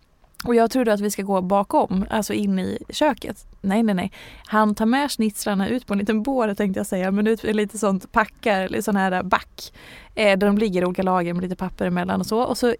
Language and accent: Swedish; Hedemora, Dalarna County, Sweden; Jag är ju från Hedemora, va?